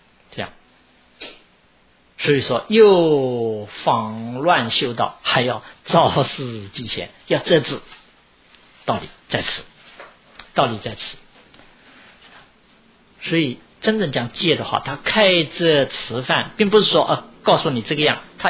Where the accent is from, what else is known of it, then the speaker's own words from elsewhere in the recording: China; 因为我们中国人来说，我看见的比如西方人啊，美国人也是这样，对的点点头，不对的摇摇头。